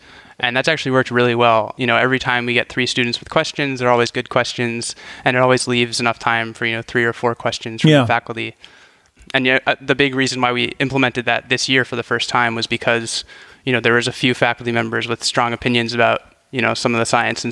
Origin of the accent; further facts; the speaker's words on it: San Francisco, California, United States; So I'm actually from San Francisco, from Cow Hollow, so right by the Golden Gate.